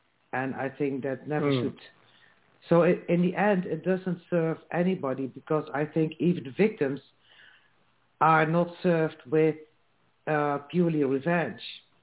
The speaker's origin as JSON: {"language": "English", "country": "Netherlands", "said": "I come from the Netherlands."}